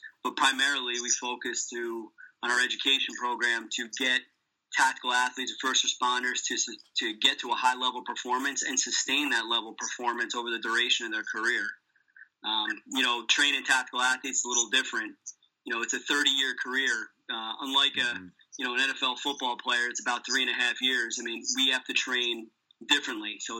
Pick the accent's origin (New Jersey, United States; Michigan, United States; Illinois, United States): New Jersey, United States; Nutley; Okay, yeah, and I grew up in Nutley, New Jersey.